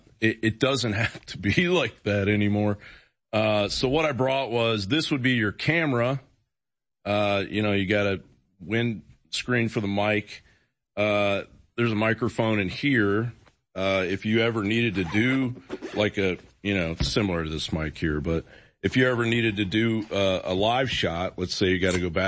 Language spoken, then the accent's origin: English; Washington, District of Columbia, United States; I grew up in newsrooms in Washington, D.C., and, you know, I've been around mechanical media.